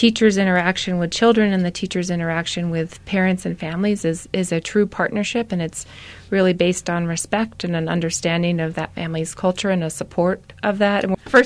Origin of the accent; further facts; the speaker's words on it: Albuquerque, New Mexico, United States; I was born and raised in Albuquerque. My family lives in Albuquerque, so this is something that is really close to me.